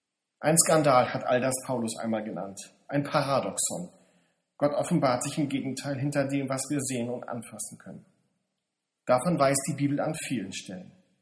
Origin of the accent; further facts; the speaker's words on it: Lübeck, Schleswig-Holstein, Germany; In meiner Heimatstadt Lübeck gibt es ein ganz wunderbares Museum